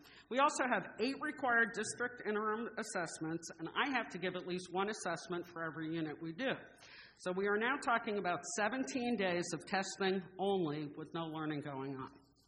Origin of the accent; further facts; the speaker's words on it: South Daytona, Florida, United States; I come from South Daytona, and I teach at Seabreeze High School.